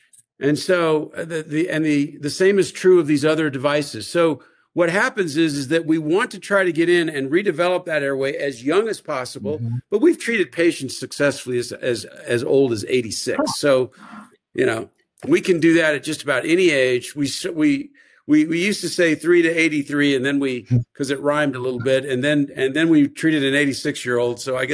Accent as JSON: {"language": "English", "town": "San Antonio", "region": "Texas", "country": "United States", "said": "You know, I'm from San Antonio, so I didn't know you were Central."}